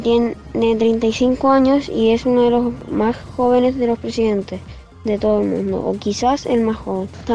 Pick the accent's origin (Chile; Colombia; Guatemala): Chile; Santiago, Santiago Metropolitan Region; tengo 11 años, vivo en Santiago de Chile. Les quería contar que el domingo 19 de diciembre en mi país hubo elecciones de presidente.